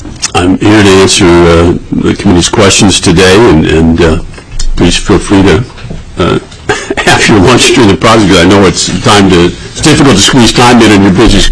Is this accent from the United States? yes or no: yes; Fairbanks, Alaska, United States; On a personal level, I was born and raised in Fairbanks.